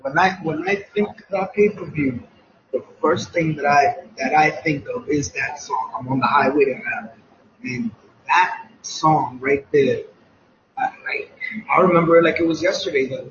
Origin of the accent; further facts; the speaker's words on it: New York City, New York, United States; As well as it's in my backyard, in my hometown of New York City.